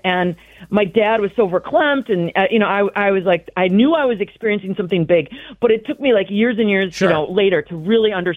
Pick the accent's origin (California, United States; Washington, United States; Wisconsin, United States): Wisconsin, United States; Milwaukee; I grew up in Milwaukee, so and all these things were so much a part of my childhood.